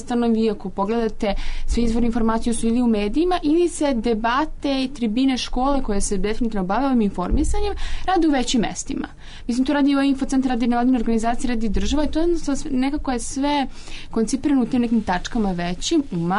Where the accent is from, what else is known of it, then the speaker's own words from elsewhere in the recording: Kraljevo, Šumadija and Western Serbia, Serbia; ja uvijek uzimam moj rodni grad, znači Kraljevo